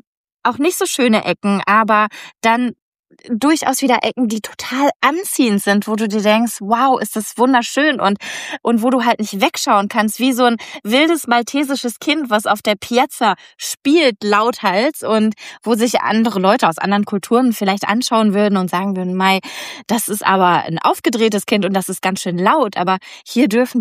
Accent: Bavaria, Germany; Weil in Deutschland, vor allen Dingen bei uns in Bayern, es ist ja recht konservativ

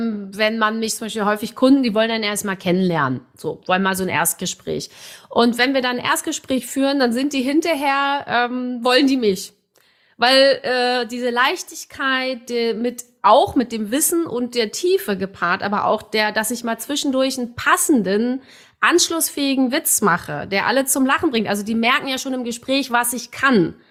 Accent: Berlin, Germany; Ich komme aus Berlin

